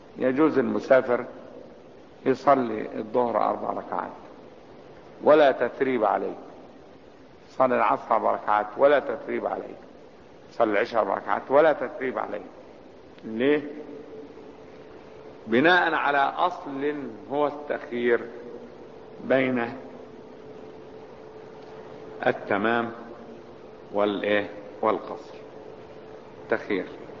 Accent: Cairo, Cairo Governorate, Egypt; ولو انها بلدي القاهرة بلدي، لكن لا انا على سفر، لان انا مش ناوي الاقامة فيها

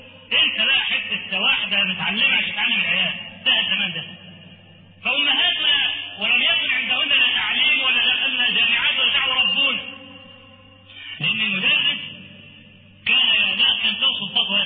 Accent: Egypt

